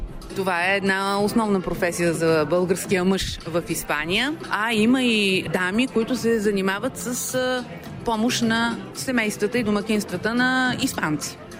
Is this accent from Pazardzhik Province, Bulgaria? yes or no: yes; Pazardzhik, Pazardzhik Province, Bulgaria; now in Reus, Spain; Аз съм от Пазарджик, но живея от 18 години в Реус. В Каталуния Реус е един прекрасен град, родното място на Антони Гауди и Корнет.